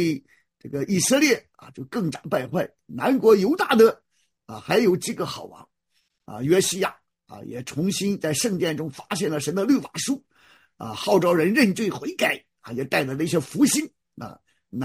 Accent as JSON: {"language": "Chinese", "country": "United States", "said": "我们美国人"}